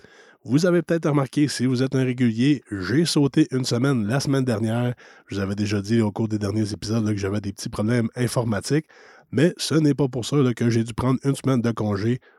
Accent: Quebec, Canada; des Cantons de l'Est dans la région de Brome-Missisquoi. Comme je vous ai déjà dit, là, c'est ma région natale

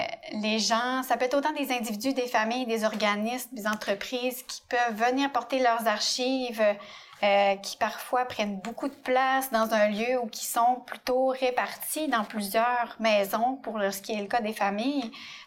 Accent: Dolbeau, Quebec, Canada; moi, je suis native de Dolbeau.

